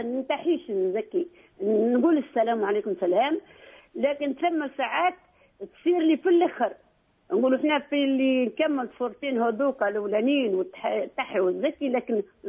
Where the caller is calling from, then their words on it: France; من فرنسا، عندي سؤال على الصلاة